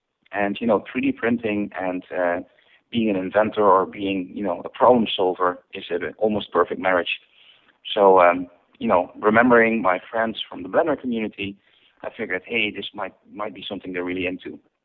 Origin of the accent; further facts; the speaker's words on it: Netherlands; So, I'm born and raised in the Netherlands. When I was 17 years old, I went to the Technical University in Eindhoven